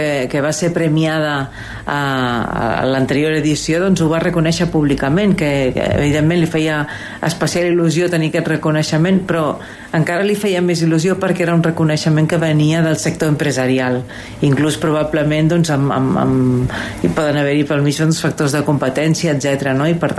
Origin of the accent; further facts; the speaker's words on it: Andorra; quan sortíem a fora a presentar-nos com a empresaris andorrans